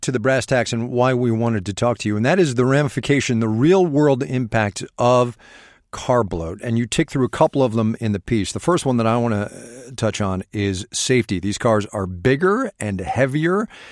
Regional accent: United States; And I'm an American, and I want to drive a big SUV or a truck, by golly.

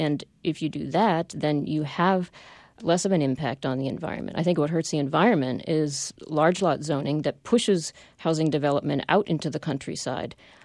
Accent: New Hampshire, United States; I grew up in New Hampshire, and I remember when the small towns did have the bank president living in the same place where the farm laborers lived.

